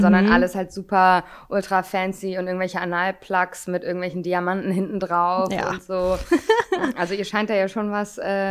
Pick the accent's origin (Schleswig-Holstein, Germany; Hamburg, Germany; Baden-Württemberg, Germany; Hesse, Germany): Hamburg, Germany; Ich komme aus Hamburg